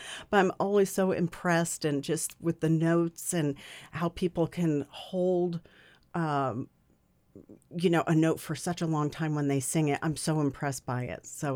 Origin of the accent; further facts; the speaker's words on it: New Jersey, United States; also born or lived in Connecticut; I grew up in New Jersey. I was born in Connecticut, lived in New Jersey, and there was just a lot of interest in history and the colonial days.